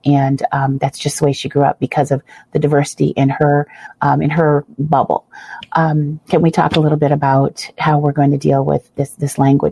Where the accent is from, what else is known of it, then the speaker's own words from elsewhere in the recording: Illinois, United States; I'm from Central Illinois, proudly from there.